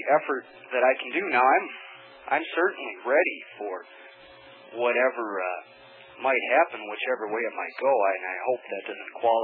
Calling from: Minnesota, United States; I'm calling from Minnesota.

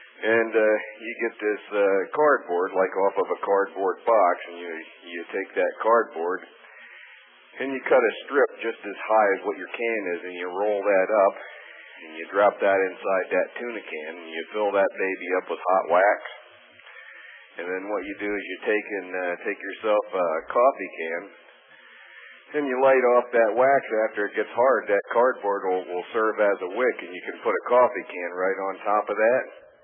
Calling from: Pennsylvania, United States; I'm calling from Pennsylvania

